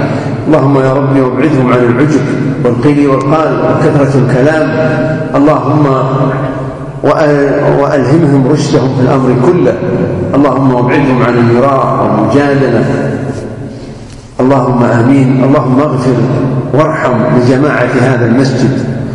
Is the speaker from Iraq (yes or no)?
no; Najd, Saudi Arabia; عندنا في نجد وفي الكويت حبة اليد حارة شوي